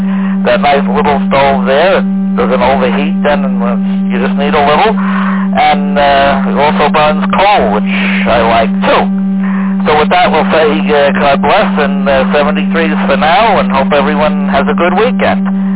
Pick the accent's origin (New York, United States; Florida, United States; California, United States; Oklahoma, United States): New York, United States; New York City; now in Watson, United States; Well, my hometown was New York City, so I don't have any idea what's going on in the borough of Queens, near the Hellgate Bridge where I used to live, where I was brought up for the first 32 years of my life.